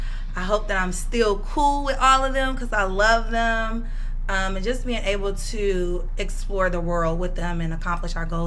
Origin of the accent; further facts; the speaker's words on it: Chicago, Illinois, United States; so I'm originally from Chicago, and they actually have like affordable apartment buildings that have like several units in them that you can purchase.